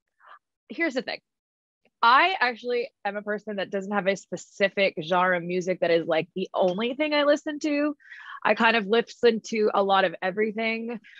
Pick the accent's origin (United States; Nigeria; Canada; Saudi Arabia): Canada; I'm Canadian